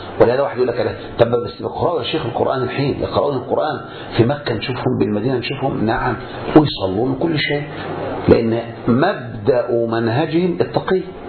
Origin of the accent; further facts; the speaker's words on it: Egypt; هذه خلافات 5% عندنا في مصر